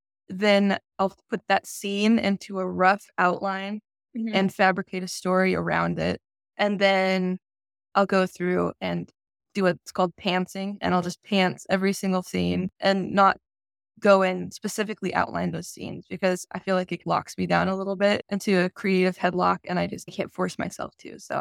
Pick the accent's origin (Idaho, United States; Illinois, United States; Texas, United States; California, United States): Idaho, United States; it's based in my home state of Idaho. And it's always helpful to go to the small towns that I'm writing about, or I've lived here my whole life